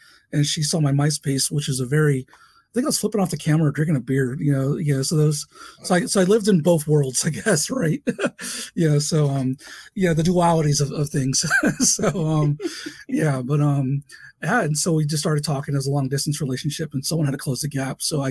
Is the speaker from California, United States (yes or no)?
yes; San Bernardino, California, United States; born there; now in Columbus, United States; Born in San Bernardino.